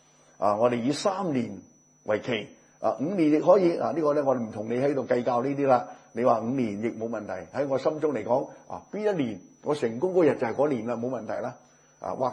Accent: Guangdong, China; 啊我哋知識分子呢而家要認我哋廣東人叫認低威。

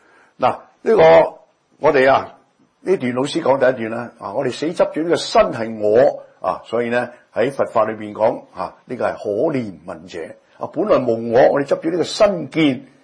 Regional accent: Guangdong, China; 啊，我哋廣東人講，你阻住個地球轉

